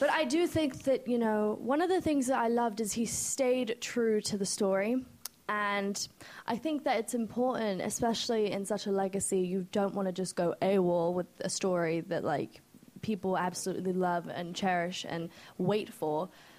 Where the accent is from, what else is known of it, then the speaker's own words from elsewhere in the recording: United Kingdom; like I'm British